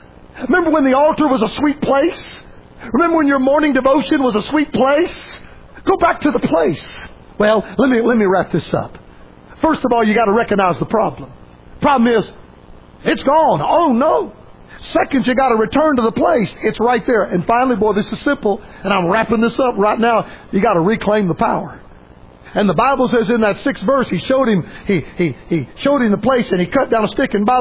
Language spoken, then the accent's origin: English; Florida, United States; You know what's happened in my home state of Florida?